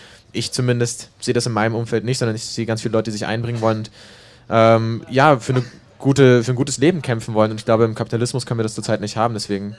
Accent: Stuttgart, Baden-Württemberg, Germany; Ich komme eigentlich aus Stuttgart, aber ich kann kein Schwäbisch schwätze.

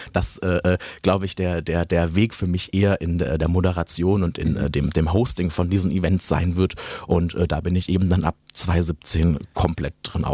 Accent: Villingen-Schwenningen, Baden-Württemberg, Germany; ich komme aus Villingen-Schwenningen, das ist so eine Stunde südlich hier von Tübingen Richtung Bodensee

